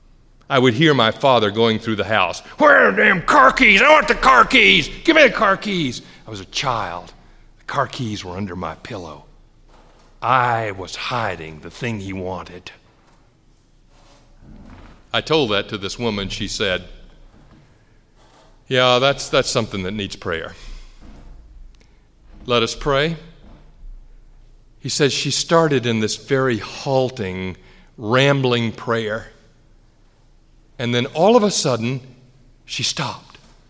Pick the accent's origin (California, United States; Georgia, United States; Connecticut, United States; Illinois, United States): Georgia, United States; Atlanta; It used to be that the Ku Klux Klan would march down Auburn Avenue in my hometown of Atlanta.